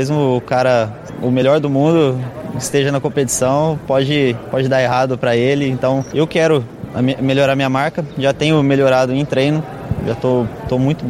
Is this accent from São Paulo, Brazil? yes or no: yes; Marília, São Paulo, Brazil; a gente é de Marília, do mesmo lugar, da mesma cidade, né? Eu saí primeiro, depois ele saiu.